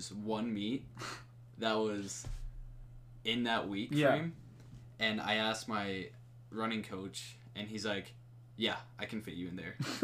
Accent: Rapid City, South Dakota, United States; born there; Like I said, I was born here in Rapid City. Born into a family of eight.

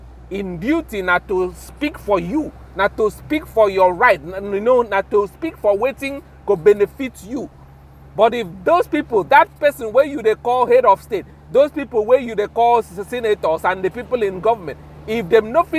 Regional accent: Nigeria; I'm from Nigeria and I know how we are suffering.

